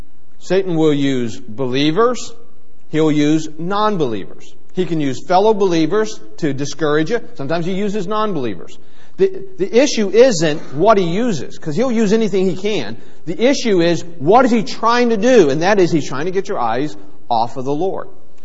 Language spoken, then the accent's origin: English; Cleveland, Ohio, United States; We're from Cleveland. He kind of sticks in your mouth to say, Pittsburgh.